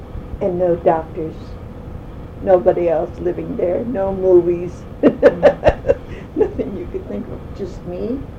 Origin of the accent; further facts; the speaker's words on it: Afognak, Alaska, United States; I was born in the Fog Neck. I was raised there, and of course, every once in a while we'd go to Kodiak on visits.